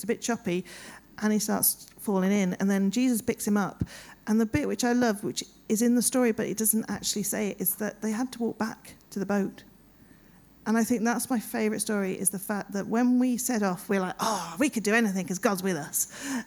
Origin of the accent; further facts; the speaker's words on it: London, United Kingdom; also born or lived in Kent / Lancaster / Surrey; now in Manchester, United Kingdom; So I was born in Kent and then went to London with my parents and lived in South London for a few years.